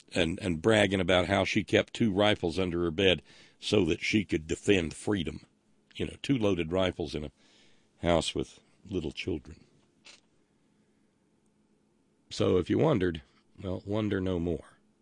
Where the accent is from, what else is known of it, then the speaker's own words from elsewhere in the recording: West Sacramento, California, United States; I grew up in West Sacramento, wrong side of the tracks. I could see the golden dome of the Capitol from my backyard.